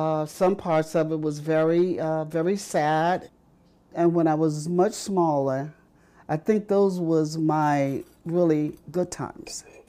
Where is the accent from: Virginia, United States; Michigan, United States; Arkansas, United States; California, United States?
Arkansas, United States; Herdick; moved away as an adult; I grew up in Herdick, Arkansas, and I'm a reverse freedom rider. When I came from the South to the North, I was about 18 years of age.